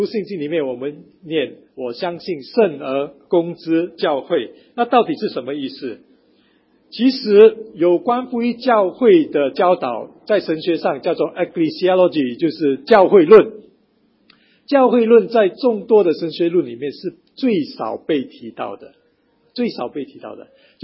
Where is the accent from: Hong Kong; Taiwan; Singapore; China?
Singapore; 我当然从小就在非常传统的教会长大，新加坡长老会是一个有120多年历史的一个传统教会